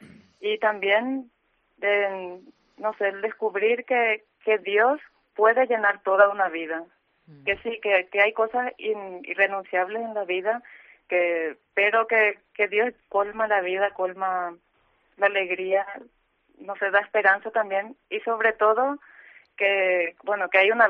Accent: Paraguay; now in Spain; No, soy de Paraguay, América del Sur.

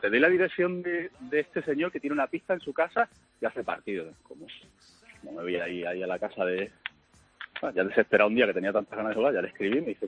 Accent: Cádiz, Andalusia, Spain; born there; Soy natural de Cádiz, pero partido por la mitad. La familia de mi padre es de Cádiz, la familia de mi madre es de Huelva

